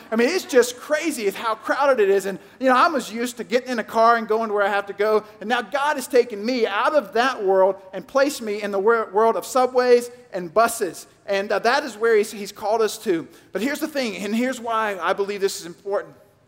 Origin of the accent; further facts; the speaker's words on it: Louisville, Kentucky, United States; now in New York City, United States; I grew up in Louisville, Kentucky. My wife is from Clemson, South Carolina. We met at Middle Tennessee State University, spent time in Atlanta, Georgia